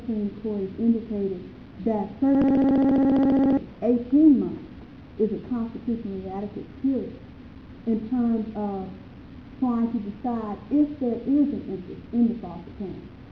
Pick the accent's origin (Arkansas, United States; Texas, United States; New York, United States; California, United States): Texas, United States; Dallas; from Dallas, Texas.